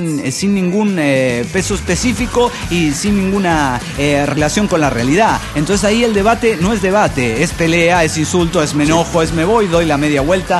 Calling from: Monterrey, Nuevo León, Mexico; de Monterrey, Nuevo León, México.

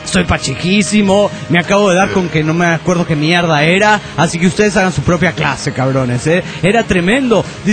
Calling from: León, Guanajuato, Mexico; de León, Guanajuato, México.

